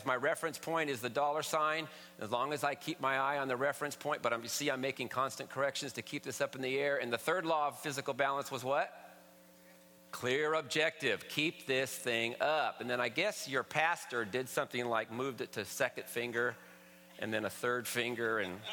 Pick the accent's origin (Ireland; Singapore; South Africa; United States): United States; Stockton, California; And I'm not even from the Midwest. I don't know where that came from. I'm from Stockton, California, but I did come... But I did grow up on the east side.